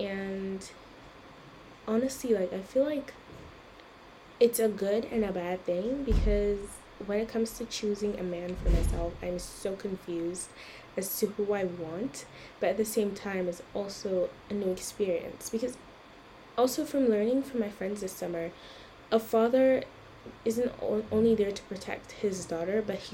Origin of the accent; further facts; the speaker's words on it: Nigeria; growing up in Nigeria and what I honestly, my two cents on how it is growing up as a Nigerian female, a black Muslim female